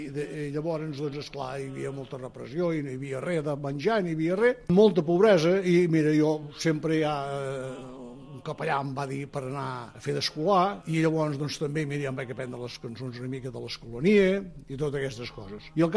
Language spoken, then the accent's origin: Catalan; Súria, Catalonia, Spain; tinc 78 anys, aquest any en faré 79. Sóc de Súria, al Bages.